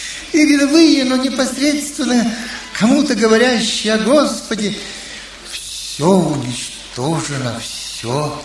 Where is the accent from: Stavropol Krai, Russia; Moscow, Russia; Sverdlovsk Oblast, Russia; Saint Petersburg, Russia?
Saint Petersburg, Russia; Я жил тогда, мое детство прошло в Ленинграде. Мой папа тоже был служитель церкви.